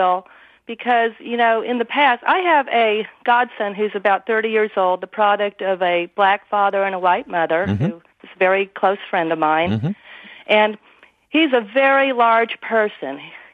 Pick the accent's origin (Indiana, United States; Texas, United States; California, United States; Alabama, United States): Texas, United States; Austin; I'm a white 57-year-old woman from Austin, Texas. I'm a native Austinite. I grew up in the South.